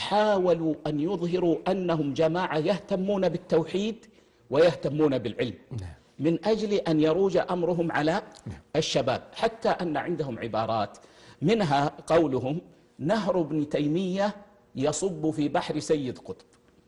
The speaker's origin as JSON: {"language": "Arabic", "country": "Saudi Arabia", "said": "أن يدخلوا بلادنا المملكة العربية السعودية"}